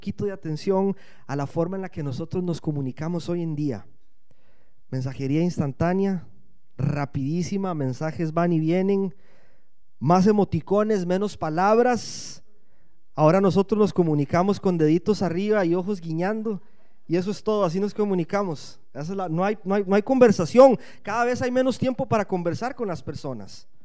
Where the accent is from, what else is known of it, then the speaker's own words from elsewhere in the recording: Costa Rica; cuando oye nuestro acento, es: ¿de dónde son y qué están haciendo acá? Entonces ya le contamos que somos de Costa Rica, que estamos acá haciendo esto